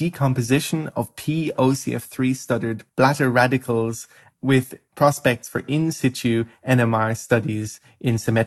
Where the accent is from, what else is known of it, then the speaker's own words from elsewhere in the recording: Ireland; German is a second language; now in Netherlands; ich bin 21 Jahre alt, ich bin Erfinder und Forscher, ich studiere Chemie in Holland, aber ich komme ursprünglich aus Irland.